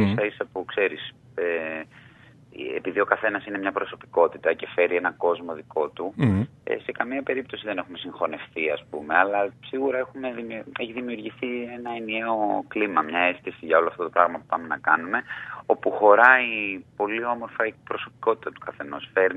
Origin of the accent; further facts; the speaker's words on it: Greece; για το πόσο ξεχωριστοί νιώθουμε που είμαστε Έλληνες